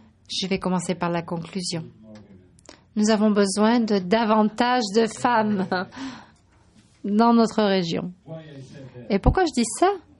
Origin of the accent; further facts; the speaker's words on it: Argentina; Je viens d'Argentine